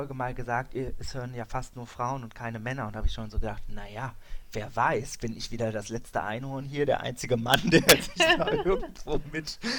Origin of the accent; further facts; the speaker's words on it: Düsseldorf, North Rhine-Westphalia, Germany; born there; ich bin 34 Jahre alt und wohne in Düsseldorf, bin auch gebürtiger Düsseldorfer und arbeite hier in Düsseldorf